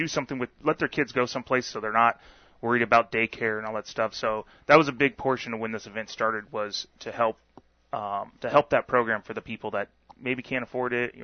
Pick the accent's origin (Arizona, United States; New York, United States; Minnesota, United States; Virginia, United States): Arizona, United States; Phoenix; You know, growing up I grew up in Phoenix.